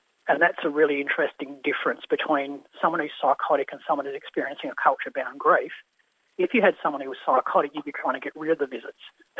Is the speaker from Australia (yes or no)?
yes; Western Australia, Australia; even myself as an Aboriginal person, when I came down from the Pilbara, I was expecting all this training in Aboriginal culture